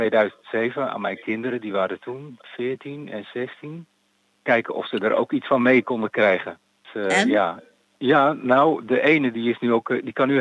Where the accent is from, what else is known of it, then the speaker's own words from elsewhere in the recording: Oudewater, Utrecht, Netherlands; born there; geboren in Oudewater, getrouwd en ik heb 2 kinderen.